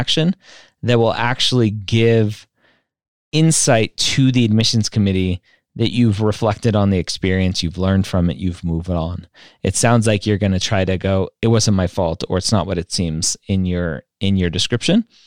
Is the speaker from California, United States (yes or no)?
yes; California, United States; Although I am from Southern California, so I should be a surfer dude.